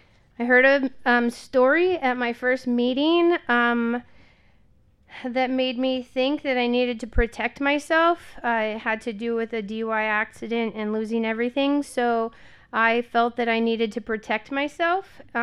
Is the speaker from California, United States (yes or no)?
yes; Walnut Creek, California, United States; I was born and raised in Walnut Creek, born in this hospital.